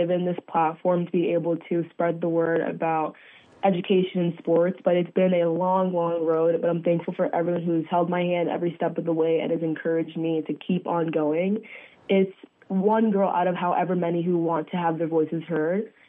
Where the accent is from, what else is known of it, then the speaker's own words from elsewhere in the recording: Zimbabwe; now in United States; from Zimbabwe, living in the United States right now.